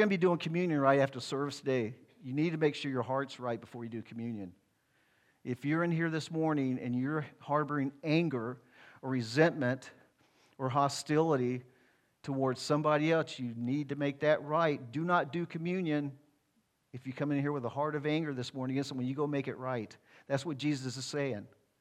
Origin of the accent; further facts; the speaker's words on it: Alabama, United States; I'm from Alabama